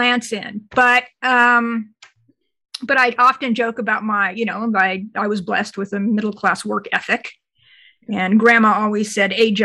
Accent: Hawaii, United States; also born or lived in Southern California; I was raised in Hawaii and lived a long time in Southern California. And then I found myself in Arkansas, and you know, it snows there.

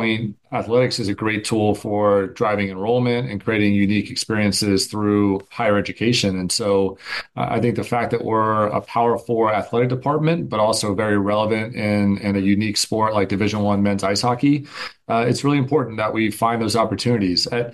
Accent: Mobile, Alabama, United States; I came out from Mobile, Alabama, grew up in the Gulf Coast, and had a dream to come to ASU myself

